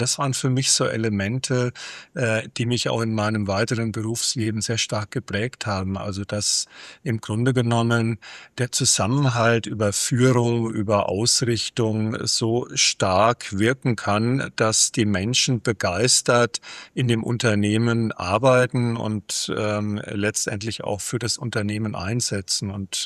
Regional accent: Southern Germany, Germany; Als Süddeutscher war das natürlich schon ein Schritt in den Norden

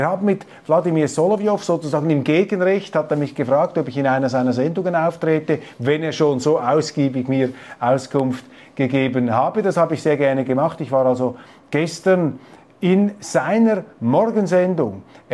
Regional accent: Switzerland; als Schweizer

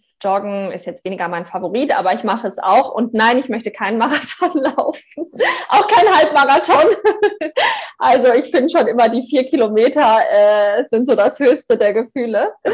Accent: Germany; ich bin halt auch Deutsche

